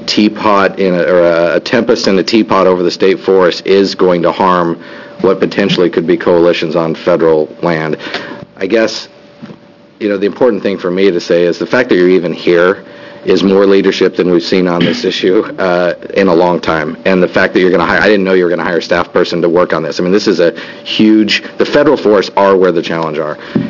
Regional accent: Oregon, United States; You know, I grew up in Southern Oregon.

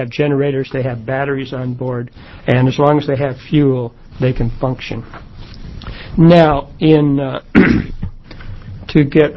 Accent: Oregon, United States; For the record … from Lane County.

